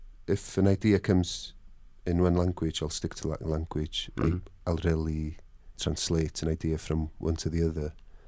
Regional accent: Wales, United Kingdom; first language Welsh; English is a second language; My first language is Welsh. So I started off singing in Welsh.

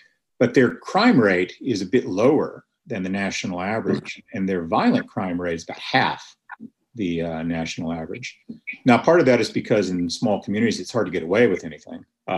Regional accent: Lubbock, Texas, United States; You know, I grew up in Lubbock, Texas, which is not too far from there, but it's a very, very different place because it's a college town, not an oil and gas town.

